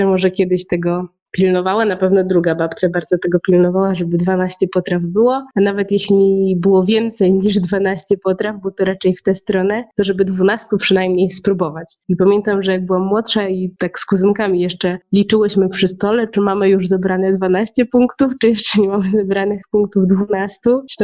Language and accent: Polish; Masovian Voivodeship, Poland; My pochodzimy z Mazowsza i tutaj raczej jest barszcz.